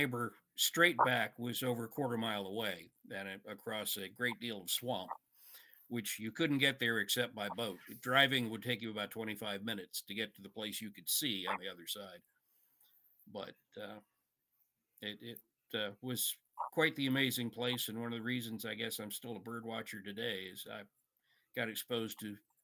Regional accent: Norfolk, Virginia, United States; I grew up in Norfolk, and our family property was on a body of water that connected eventually to the Chesapeake Bay.

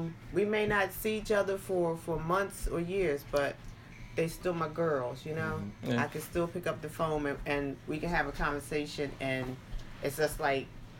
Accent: Atlantic City, New Jersey, United States; Well, I grew up in Atlantic City, New Jersey. Grew up in a part of the town that what they called the Inlet.

